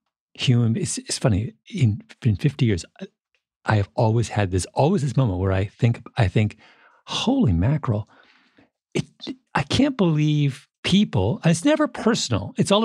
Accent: Canada; I grew up in Canada going running, I've gone running in minus 20 before.

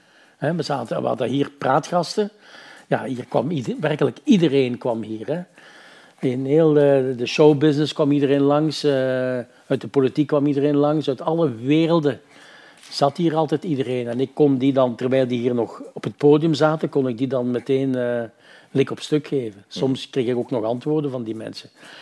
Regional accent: Hasselt, Flanders, Belgium; Ja, ik vond dat ik toch als Hasselaar...

